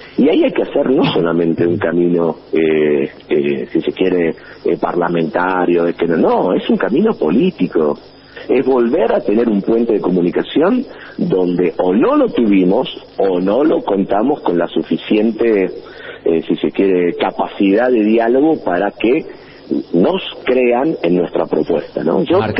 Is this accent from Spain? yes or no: no; Rosario, Santa Fe, Argentina; en mi ciudad está a 700 pesos el pasaje de colectivo, yo soy de Rosario